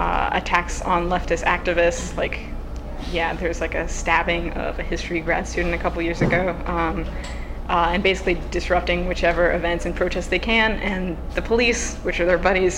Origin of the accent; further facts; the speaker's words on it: Charlottesville, Virginia, United States; the mayor of my hometown, Charlottesville